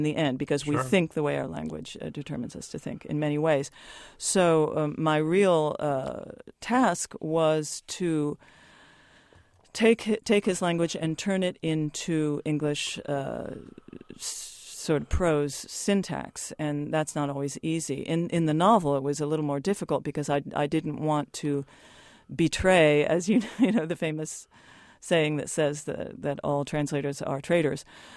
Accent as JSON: {"language": "English", "region": "Ohio", "country": "United States", "tie": "born or raised there", "said": "Oh, goodness. I grew up in Ohio. I was raised a Catholic. Went to Catholic schools, went to a Catholic college, St. Mary's College, Notre Dame."}